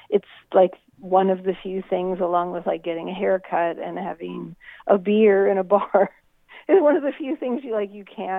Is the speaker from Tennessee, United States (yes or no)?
no; Pittsburgh, Pennsylvania, United States; I grew up in Pittsburgh, and my father worked in the steel industry